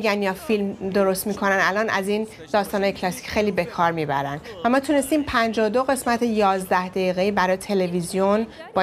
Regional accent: Iran; moved away; وقتی از ایران اومدم 8 جلد رو با خودم به زبان فارسی آوردم

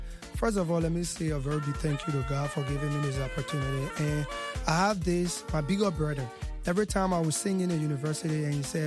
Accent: Vonjema, Lofa County, Liberia; born there; I'm the last. I was born in Vonjema, City Lofa County. That is a part of Liberia, or county in Liberia. We are the Loma tribes

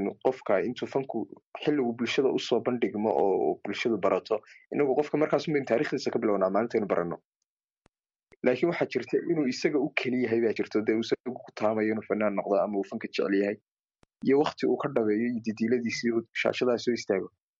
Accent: Erigavo, Sanaag, Somalia; Waxaana ka yimi gobolka Sanaag, gaar ahaan magaalada Cirigaabo. Marka waan ka yar lahja duwanaa fanaaniinta dadkaan isku baranay, aan fanka isku baranay.

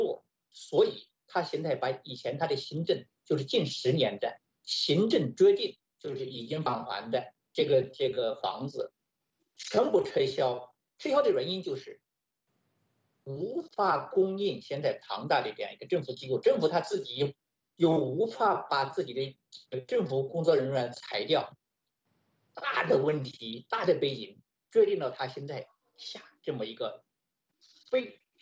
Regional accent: China

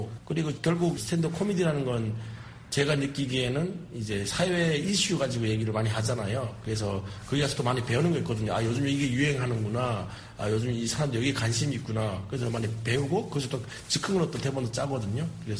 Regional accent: North Korea; now in South Korea; 어디 가서 북한에서 왔다 해가지고 막 한국이 다르다 아니면 이게 너무 낯선데 이런 게 거의 없었거든요. 저는 어디 가서 지금 물어보면 그냥 저는 이제 목동 사람이라 하거든요.

